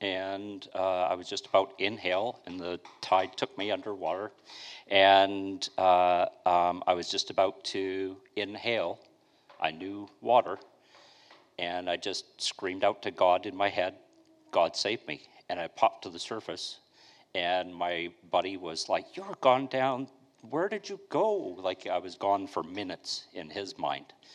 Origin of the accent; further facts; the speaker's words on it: Duncan, British Columbia, Canada; As a teenager, I grew up in Duncan.